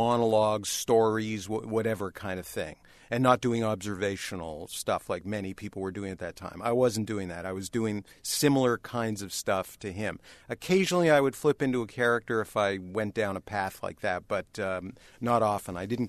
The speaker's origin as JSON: {"language": "English", "town": "Toronto", "region": "Ontario", "country": "Canada", "said": "And I said, listen, I'm from Toronto. I actually have an act, and I do this up there."}